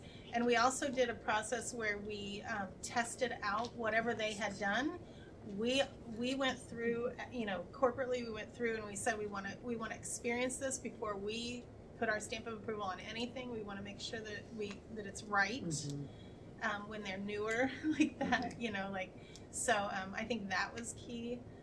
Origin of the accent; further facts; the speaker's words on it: Bloomington, Minnesota, United States; I'm from Bloomington, Minnesota.